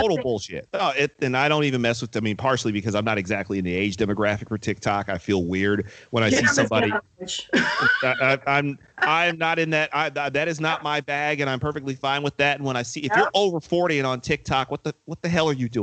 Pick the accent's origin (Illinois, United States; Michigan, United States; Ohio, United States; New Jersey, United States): Michigan, United States; Detroit; I'm 40 years old. I'm black. I grew up in Detroit in the 1980s and 90s.